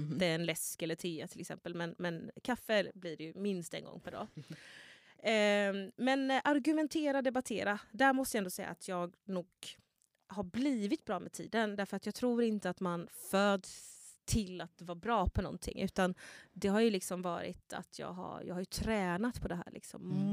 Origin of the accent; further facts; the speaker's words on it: Gothenburg, Västra Götaland County, Sweden; moved away as an adult; now in Stockholm, Sweden; Nej, alltså jag är född och uppvuxen i Göteborg. Mm. Men jag flyttade till Stockholm när jag var 19.